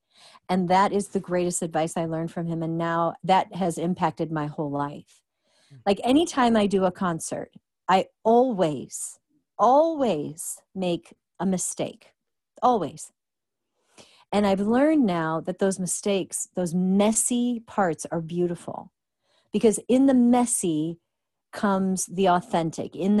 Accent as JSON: {"language": "English", "region": "Illinois", "country": "United States", "said": "And I'm from Illinois, so I like snow."}